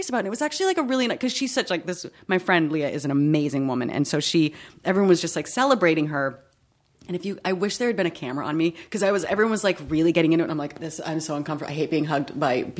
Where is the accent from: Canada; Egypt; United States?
United States; New England; Now I'm from New England and played hockey.